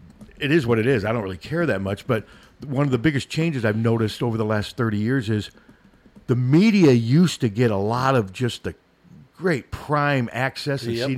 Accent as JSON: {"language": "English", "town": "Des Moines", "region": "Iowa", "country": "United States", "tie": "born or raised there", "said": "I will travel everywhere but Des Moines, my hometown."}